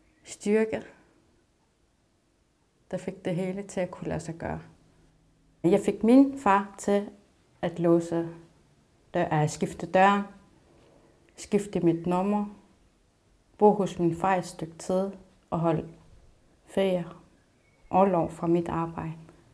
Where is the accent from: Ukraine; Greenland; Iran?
Greenland; Nuuk, Sermersooq; also born or lived in Sisimiut / Copenhagen; Jeg er 31 år gammel. Jeg er født i Sisimiut, opvokset i Nuuk, København.